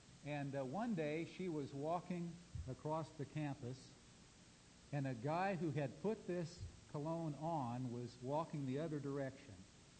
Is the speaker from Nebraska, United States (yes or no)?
yes; Fremont, Nebraska, United States; n high school growing up in Fremont, Nebraska